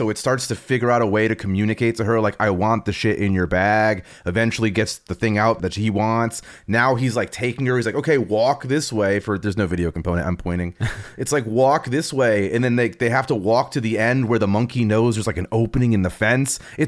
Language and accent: English; Connecticut, United States; I'm from Connecticut. There's a very famous chimp attack there